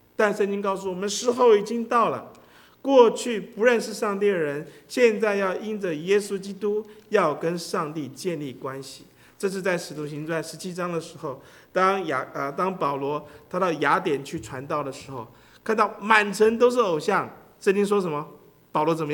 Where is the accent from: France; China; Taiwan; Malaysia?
China; 我们中国人在古代的时候就是有神论者。